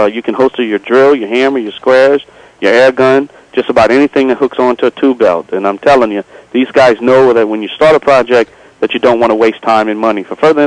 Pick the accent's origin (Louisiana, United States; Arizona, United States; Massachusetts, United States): Louisiana, United States; I'm going to be attending my conference back in my home state June 12th and 13th. It's called the Home Builders Symposium. That's going to be sponsored by the Louisiana Recovery.